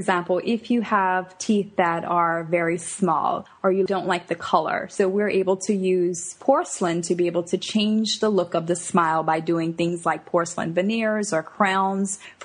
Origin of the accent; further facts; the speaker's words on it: New Orleans, Louisiana, United States; I'm from New Orleans, actually, originally. From there, I went to college. And from there, I went to dental school at the University of Alabama.